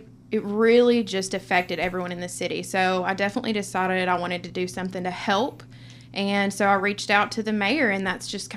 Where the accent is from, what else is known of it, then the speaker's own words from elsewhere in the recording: Cushman, Arkansas, United States; now in Batesville, United States; So I have been living in Batesville, but obviously I'm from Cushman. All of my family lives there on my dad's side.